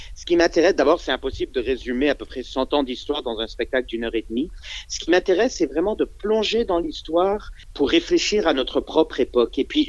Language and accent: French; Quebec, Canada; Même franco-québécois-américain, parce que je suis né au Québec, ma mère est française de Nice et mon père est américain du Texas.